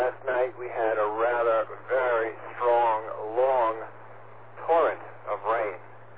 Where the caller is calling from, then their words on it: Jericho, New York, United States; I'm calling from Long Island, New York, town of Jericho.